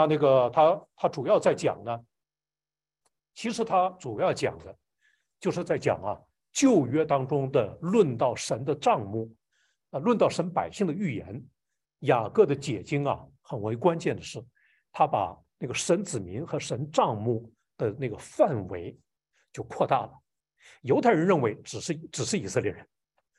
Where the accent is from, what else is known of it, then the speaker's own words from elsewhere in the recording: Northeast China, China; 比如说，我们不是回教徒，但是我在东北长大的时候，哎，我们都知道回民